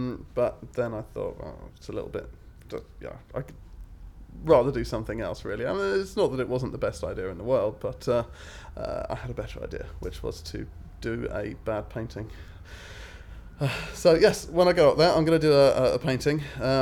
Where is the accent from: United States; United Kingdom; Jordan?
United Kingdom; Weybridge, South East England; now in Bristol, United Kingdom; My age is 31 and I'm originally from Weybridge in Surrey, but moved to Bristol about 6 years ago. And so I'm from Bristol.